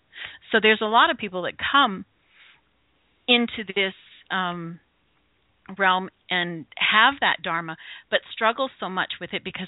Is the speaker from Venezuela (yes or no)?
yes; Venezuela; Because I grew up foreign, like I grew up in Venezuela, so the poverty was around